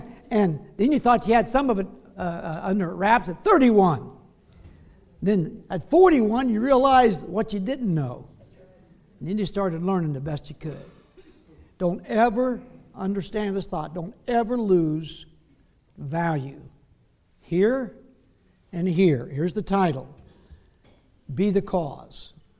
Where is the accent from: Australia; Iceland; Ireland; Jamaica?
Australia; also born or lived in United States; I'm an Aussie as well as a Yank